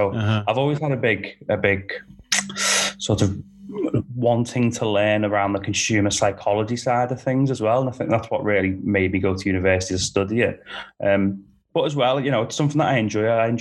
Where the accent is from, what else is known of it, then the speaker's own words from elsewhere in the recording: Liverpool, North West England, United Kingdom; So grew up in Liverpool. Went to university in Liverpool.